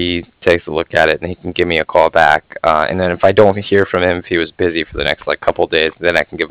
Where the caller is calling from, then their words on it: Cardiff, Wales, United Kingdom; I was calling from Cardiff